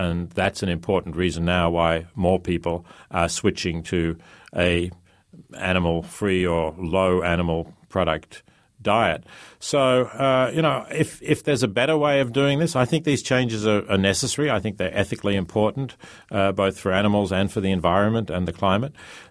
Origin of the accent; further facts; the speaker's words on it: Australia; moved away as an adult; also born or lived in Oxford; I grew up in Australia, which is a country that, you know, is a big meat producer, has good quality meat, fairly cheap.